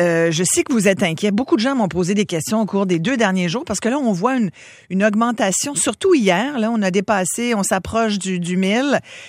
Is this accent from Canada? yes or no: yes; Quebec, Canada; on a chez nous au Québec Victoria Charles